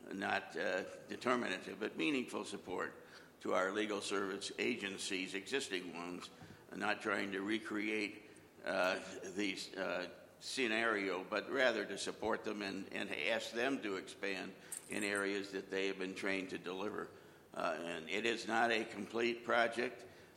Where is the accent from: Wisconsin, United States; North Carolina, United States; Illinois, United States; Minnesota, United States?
Wisconsin, United States; I'm from Wisconsin.